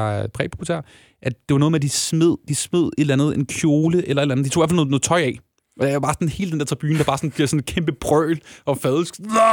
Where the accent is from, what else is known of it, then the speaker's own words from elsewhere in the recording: Lyngby, Capital Region of Denmark, Denmark; Jeg er født og opvokset i Lyngby